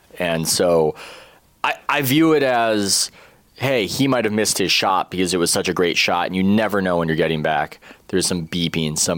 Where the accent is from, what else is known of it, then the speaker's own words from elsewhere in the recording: San Diego, California, United States; I watched the Chargers growing up. I grew up in San Diego